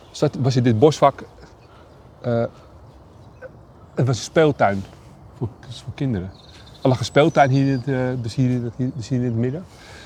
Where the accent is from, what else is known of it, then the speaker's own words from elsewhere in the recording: Amsterdam, North Holland, Netherlands; born there; Ja, maar ik heb als kind, als Amsterdammer, waar ik geboren ben, ik ken die plek wel